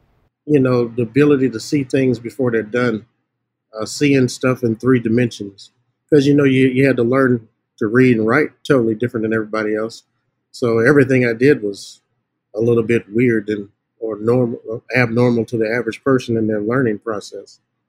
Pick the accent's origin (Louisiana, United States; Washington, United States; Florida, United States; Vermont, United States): Louisiana, United States; accent: Southern; and then of course I'm from Louisiana, so I don't talk like the people in. So that was a good adjustment. That was a good 2 years of being made fun of because of my Southern accent.